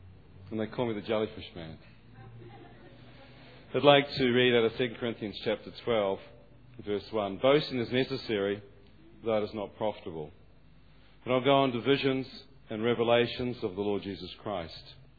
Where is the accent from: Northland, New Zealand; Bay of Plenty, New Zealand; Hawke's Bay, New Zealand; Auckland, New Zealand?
Bay of Plenty, New Zealand; Tauranga; also born or lived in Waikato; I was born and bred in New Zealand and brought up in Tauranga and the Bay of Plenty and surfed a lot. For a few years I lived in the poor Waikato amongst the fog.